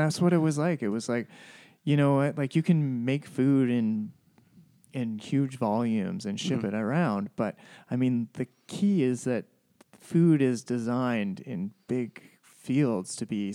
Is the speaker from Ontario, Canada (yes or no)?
no; Comox Valley, British Columbia, Canada; I started my cooking career here in town growing up in the Comox Valley.